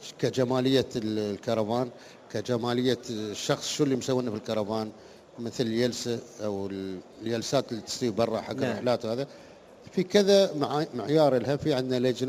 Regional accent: United Arab Emirates

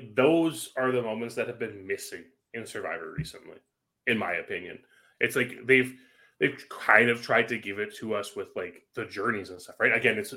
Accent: Canada; I'm Canadian. I don't know Spanish.

